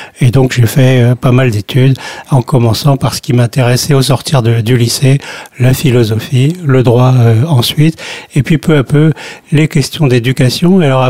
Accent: Champigny-sur-Marne, Île-de-France, France; Donc j'ai grandi à Champigny-sur-Marne et avec une forte envie d'en sortir.

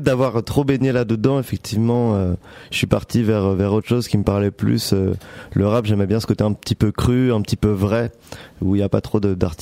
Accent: Charenton-le-Pont, Île-de-France, France; born there; Voilà, c'est ça, en région parisienne, aux alentours, quoi.

